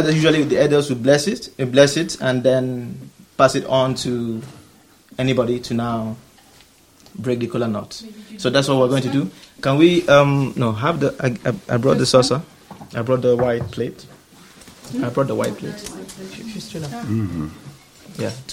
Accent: Nigeria; English is a second language; I'm from Nigeria, and I am Igbo. That's where I come from, the Igbo, it's a tribe or the ethnic group, Igbo.

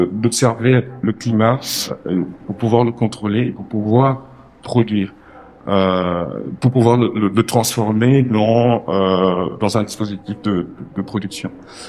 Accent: DR Congo; now in Europe; chez moi au Congo, c'est des plantes qu'on trouve dans les zones cuprifères et aussi dans les zones équatoriales

